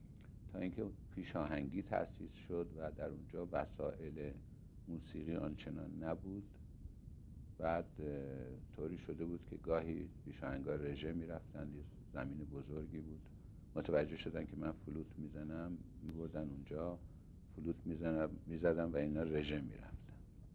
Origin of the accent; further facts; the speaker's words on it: Hamadan, Iran; also born or lived in Tehran; در 28 شهریور 1303 به دنیا آمدم در تهران و در حدود کلاس سوم چهارم ابتدایی که بودم پدرم ماموریت پیدا کرد به همدان و حدود 7 سال در همدان بودم.